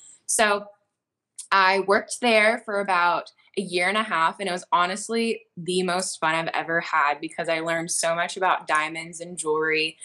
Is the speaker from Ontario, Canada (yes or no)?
no; Victoria, British Columbia, Canada; So I went back home to live with my parents, and I'm from Victoria. So I moved back to Victoria